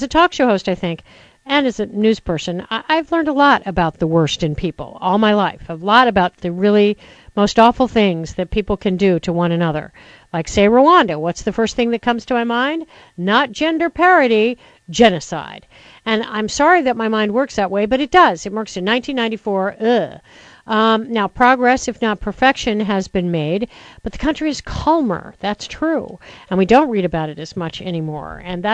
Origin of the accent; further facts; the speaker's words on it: United States; Yeah, I agree. Except, you know, I'm an American too, so I hate ordering people about.